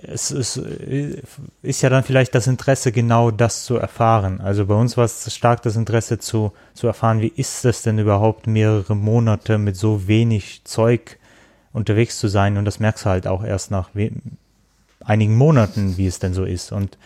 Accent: Ural, Russia; German is a second language; moved away; ich komme aus dem Uralgebirge, ich weiß, wie es da aussieht

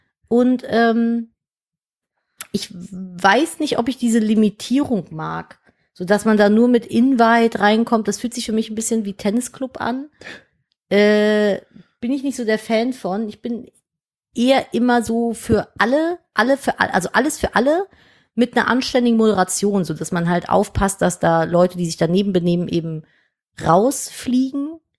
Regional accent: Cologne, North Rhine-Westphalia, Germany; Ich bin ja gebürtige Kölnerin. Ich bin ja in Köln-Nippes geboren und auch 30 Jahre dort aufgewachsen und unter die Gnade der kölschen Geburt gefallen. Und ich bin auch, ich kann auch Kölsch.

